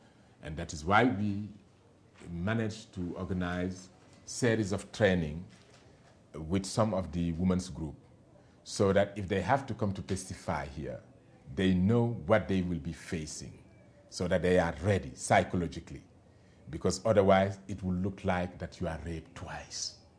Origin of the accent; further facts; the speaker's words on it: Senegal; Because even in Senegal, my hometown, if I take, there is one region called Kaolack.